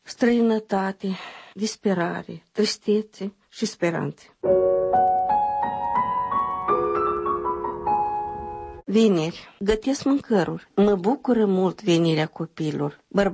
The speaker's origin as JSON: {"language": "Romanian", "town": "Dolna", "region": "Strășeni District", "country": "Moldova", "tie": "born or raised there", "said": "m-am oprit în satul meu de Baștină Dolna, o localitate mică, dar așezată pitoresc"}